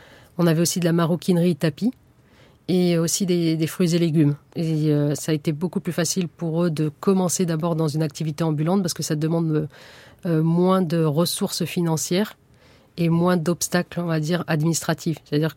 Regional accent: Lyon, Auvergne-Rhône-Alpes, France; étant donné que je suis originaire de Lyon

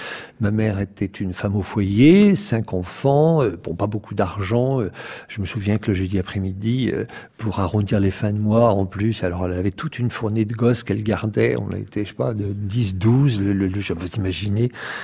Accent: Lyon, Auvergne-Rhône-Alpes, France; born there; je suis né à Lyon en 1959

